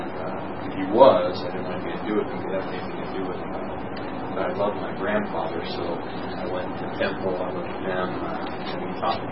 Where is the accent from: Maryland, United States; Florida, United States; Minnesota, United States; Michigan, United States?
Minnesota, United States; Anyway, so I grew up in Minnesota. I grew up not playing football.